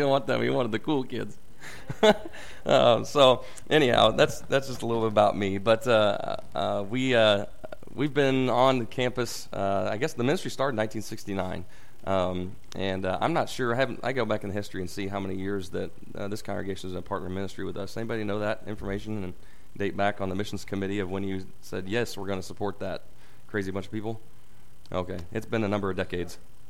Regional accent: Farmington, Illinois, United States; because I'm originally from Farmington, Illinois, kind of familiar with this territory.

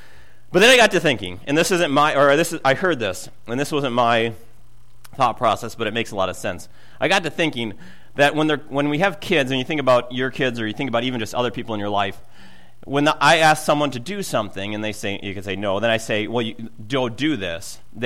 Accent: Minnesota, United States; I drove to school, you know, multiple times from my hometown in western Minnesota over to eastern Minnesota

